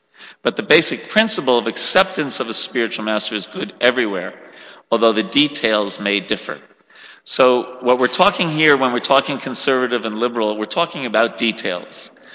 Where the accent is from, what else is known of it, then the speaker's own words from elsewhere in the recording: New York, United States; moved away as an adult; also born or lived in Ann Arbor, United States / Detroit, United States / Vrindavan, India; now in India; I'm originally from New York, and I went to school in Ann Arbor, Michigan, and kind of stayed in Detroit for 10 years, and then moved to India, and I got married and moved with my wife to Vrindavan, and we lived there for 21 years.